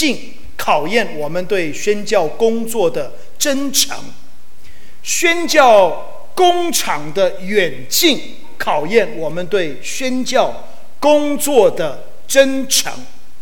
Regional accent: Taiwan; 提到我的中文其实不单单是因为我在台湾出生长大的

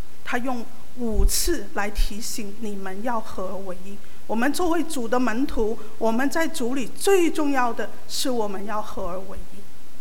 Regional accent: Macau; 作为澳门人啊，我们澳门是欢迎回归的

